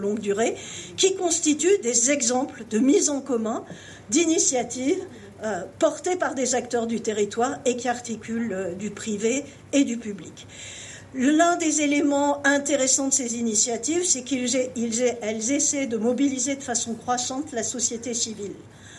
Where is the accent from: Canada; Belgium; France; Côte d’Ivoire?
France; Corsica; Chez moi, en Corse